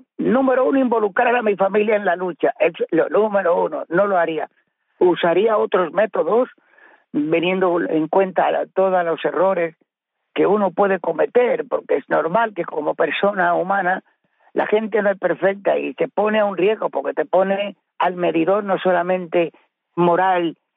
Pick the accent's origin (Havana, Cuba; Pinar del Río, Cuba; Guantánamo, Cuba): Guantánamo, Cuba; Baracoa; born there; no solamente es la tierra donde yo nací, es la tierra por donde comenzó la historia de Cuba